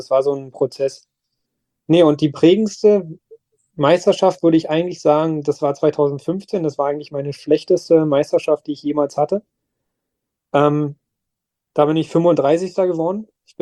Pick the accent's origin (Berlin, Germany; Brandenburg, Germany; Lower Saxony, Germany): Brandenburg, Germany; Werder; wenn nicht so viele Leute aus meiner Heimatstadt Werder da gewesen wären